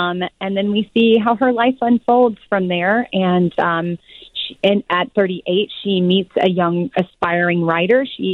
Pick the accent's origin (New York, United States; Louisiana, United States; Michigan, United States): Louisiana, United States; I grew up in the South and from Louisiana, and so these are sounds that I've been hearing my whole life.